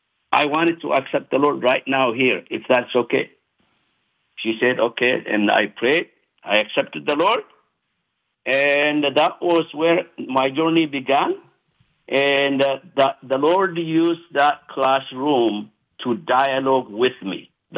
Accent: Ethiopia; English is a second language; I'm from Ethiopia. I was born in the remote part of Ethiopia and grew up. And I am the 10th and the last child.

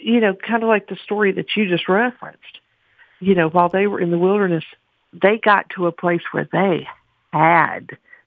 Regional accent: Louisiana, United States; So since I'm from Louisiana, I had to put some Lagniappe in the book.

